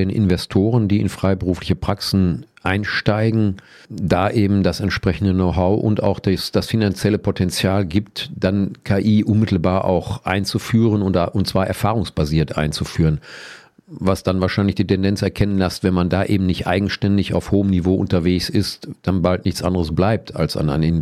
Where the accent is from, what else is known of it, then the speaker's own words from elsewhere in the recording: North Rhine-Westphalia, Germany; Ich bin am Rande des Sauerlandes aufgewachsen